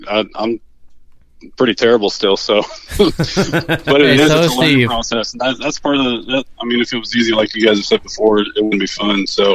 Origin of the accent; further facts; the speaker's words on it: Mattoon, Illinois, United States; So, grew up here, born and raised in Mattoon, and ever since I was 4 years old, I've been on a wrestling mat, so I wrestled.